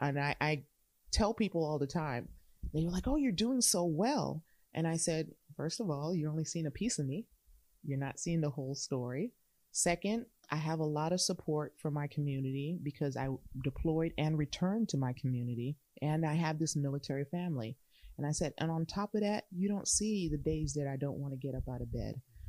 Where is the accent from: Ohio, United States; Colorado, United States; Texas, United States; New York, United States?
Texas, United States; El Paso; Fort Bliss, El Paso is my hometown. It's where my dad retired. I grew up in the area and so forth.